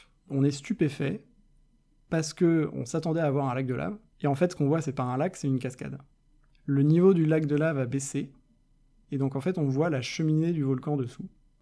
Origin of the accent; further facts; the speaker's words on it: Saint-Nazaire, Pays de la Loire, France; je pourrais presque me transposer dans ma ville natale de Saint-Nazaire, j'aurais le même bruit.